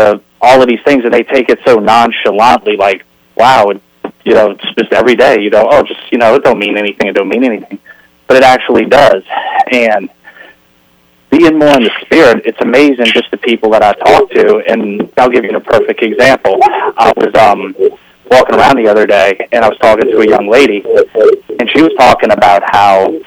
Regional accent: Meadows, Louisiana, United States; I'm from Meadows, Louisiana, which is actually a suburb of New Orleans.

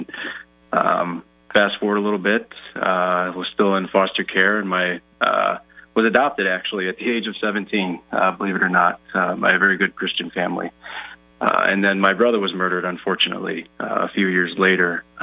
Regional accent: St. Louis, Missouri, United States; Well, I'm 36 years old, and I'm from St. Louis, Missouri.

